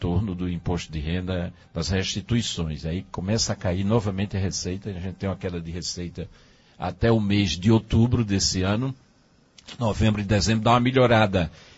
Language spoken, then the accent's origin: Portuguese; Carnaíba, Pernambuco, Brazil; Eu sempre me sinto estimulado a continuar administrando a minha terra Carnaíba.